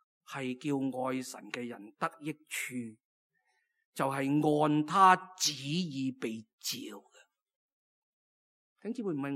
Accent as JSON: {"language": "Chinese", "region": "Guangdong", "country": "China", "accent": "Cantonese", "said": "镇静的相反词是我们广东话的腾鸡"}